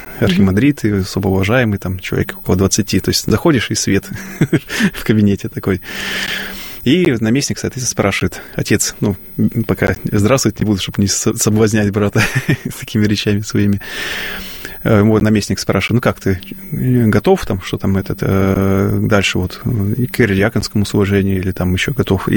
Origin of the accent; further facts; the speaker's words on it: Leningrad Oblast, Russia; я родом с Ленинградской области и стал воцерковляться на Пасху, это было в 2005 году